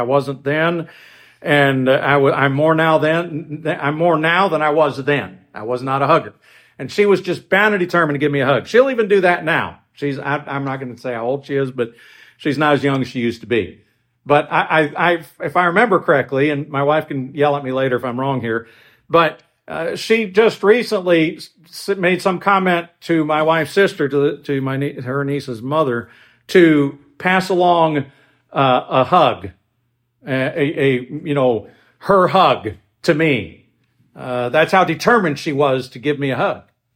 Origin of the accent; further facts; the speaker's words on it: Pennsylvania, United States; We're from Pennsylvania, and you know, the compassion that we show for one another isn't as obvious as other places, just the culture we grew up in.